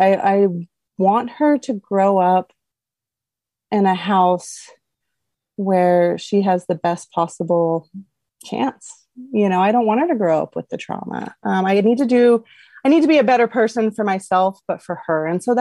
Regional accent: Texas, United States; moved away; also born or lived in Montana; I was from Texas originally, and if you know anything about the South and the States, it's Southern hospitality, and you don't air your dirty laundry, okay?

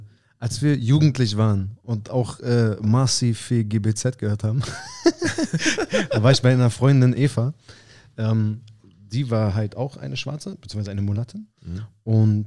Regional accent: Germany; Ich meine, ich bin als Deutscher, also, Weißer ja so, super wenig damit konfrontiert.

